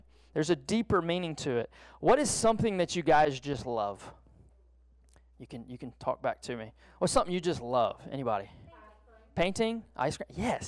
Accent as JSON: {"language": "English", "region": "Texas", "country": "United States", "said": "I'm from Southeast Texas. I may pronounce them a little differently."}